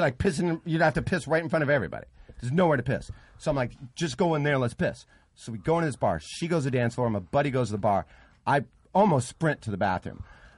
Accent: Santa Monica, California, United States; Dude, there's probably in my hometown, there was probably that many people arrested. 14. That's how great those. And I'm talking about Santa Monica

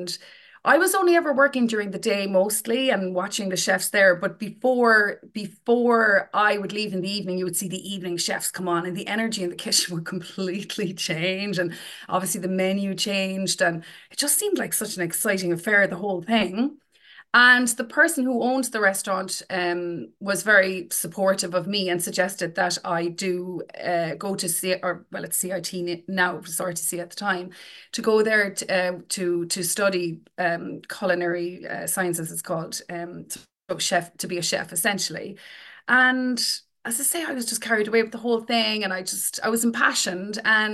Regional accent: Bantry, County Cork, Ireland; My relationship with food, shall we say, started as a teenager in Bantry.

